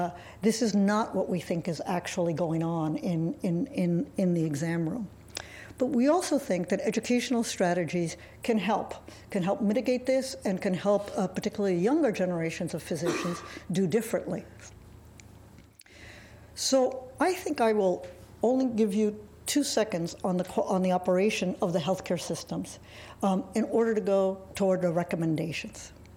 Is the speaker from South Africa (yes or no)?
no; Argentina; I was not born in the United States. I'm actually from Argentina.